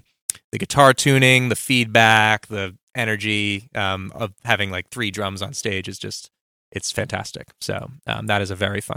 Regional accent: Asbury Park, New Jersey, United States; We're playing in Asbury, New Jersey, home of the famous … actually my hometown.

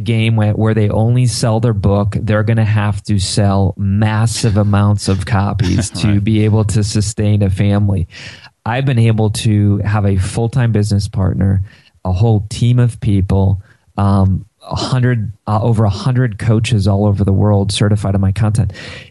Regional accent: Ohio, United States; my son made me become a Cleveland Cavalier fan, you know, because I'm from Ohio

